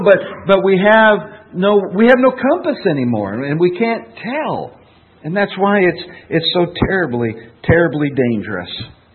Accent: Minnesota, United States; I've been a fairly landlocked individual growing up in Minnesota.

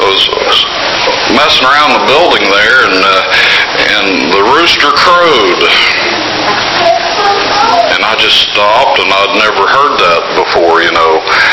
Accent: Oklahoma, United States; Now remember, I'm from Oklahoma, okay?

